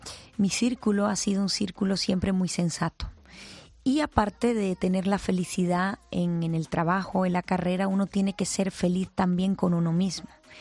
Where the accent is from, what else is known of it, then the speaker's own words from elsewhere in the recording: Spain; Yo soy una persona que me siento muy orgullosa de donde soy. Y además, siempre lo digo, soy española y me encanta mi país.